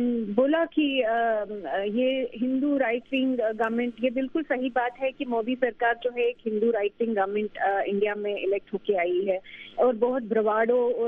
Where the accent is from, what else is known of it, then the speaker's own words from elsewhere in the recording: Jammu and Kashmir, India; मैं एक कश्मीरी हूँ, मैं कश्मीर से हूँ, मैं कश्मीर में पैदा हुई हूँ, बड़ी हुई हूँ